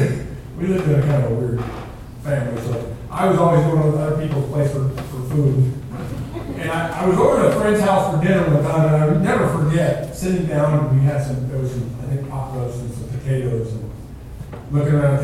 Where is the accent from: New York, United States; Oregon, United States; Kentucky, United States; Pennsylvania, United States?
Oregon, United States; Listen, I grew up on the Oregon coast. My dad was a fisherman.